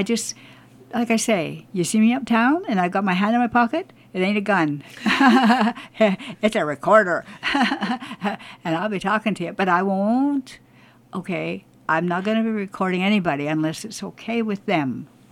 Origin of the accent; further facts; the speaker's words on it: Vancouver, British Columbia, Canada; born there; now in Smithers, Canada; I was born in Vancouver.